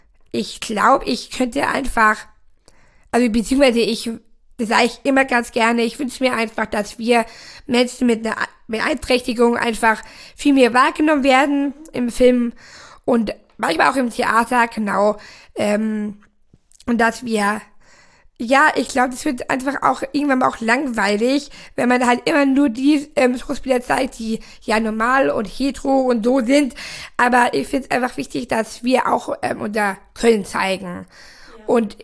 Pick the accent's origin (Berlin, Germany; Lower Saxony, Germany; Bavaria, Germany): Bavaria, Germany; Tutzing; ich bin am Tutzing, am Starnberger See aufgewachsen.